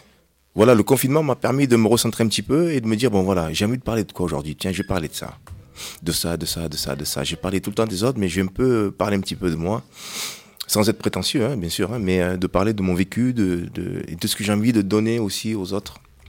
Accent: France; born there; je suis comorien, ouais, d'origine comorienne. Uh-huh. Certes, je suis né en France.

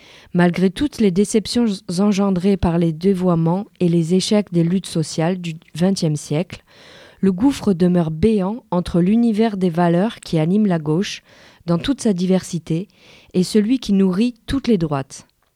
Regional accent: Jaffa, Tel Aviv District, Israel; J'ai grandi à Jaffa, l'indigente, dans les années 1950, qui ont vu la montée de l'anticommunisme en Israël.

